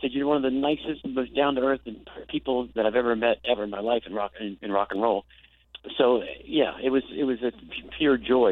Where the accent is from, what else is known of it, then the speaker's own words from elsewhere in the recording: Florida, United States; I started doing comedy over in that area, born and raised in Florida, and I started doing comedy down south.